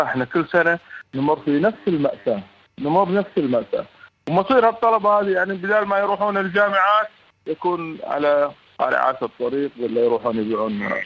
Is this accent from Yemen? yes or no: no; Kuwait; احنا للأمانة ككويتيين بدون جنسية نؤمن بهذا الوطن ونحن أبناء هذا الوطن، ولكن حرمنا من المواطنة